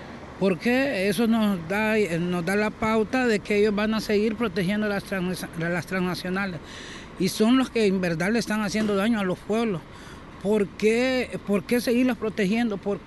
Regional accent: Santa Rosa de Aguán, Colón, Honduras; Mira, yo vengo de la costa norte de Honduras. Mi comunidad se llama Santa Rosa de Aguán. Estoy en el departamento de Colón.

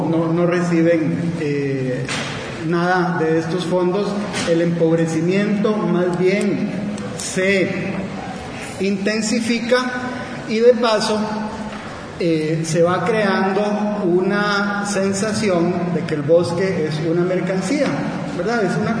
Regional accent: Costa Rica; Y yo vengo de Costa Rica, que es un país que lo ha implementado ya desde hace más de 15 años.

